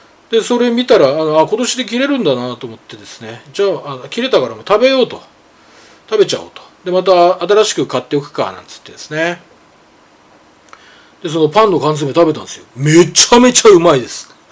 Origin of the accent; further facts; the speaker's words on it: Nemuro, Hokkaido, Japan; ただ私の田舎の根室、まあ道東ですね